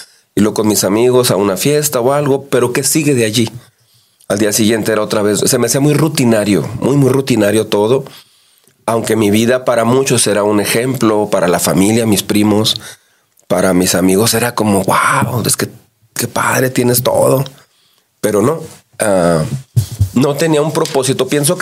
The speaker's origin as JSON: {"language": "Spanish", "town": "Ciudad Juárez", "region": "Chihuahua", "country": "Mexico", "tie": "born or raised there", "also_born_or_lived": "Nuevo Casas Grandes", "said": "nací aquí en Ciudad Juárez. Nos fuimos a Casa Grandes, Nuevo Casa Grandes un tiempo. Luego regresamos desde el 77 aquí a Ciudad Juárez. Y aquí he crecido, aquí estudié. Así es que soy más juarense que Benito Juárez, se me hace. Amo mucho esta ciudad."}